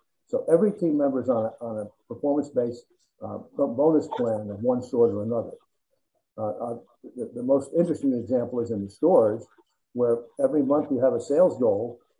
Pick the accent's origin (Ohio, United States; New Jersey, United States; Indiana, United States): New Jersey, United States; Well, I grew up in New Jersey, and I've only worked for two companies in my life.